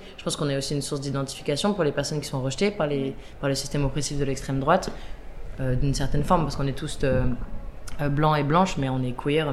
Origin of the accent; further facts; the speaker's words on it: Île-de-France, France; Moi aussi, j'ai grandi en banlieue, mais proche Paris.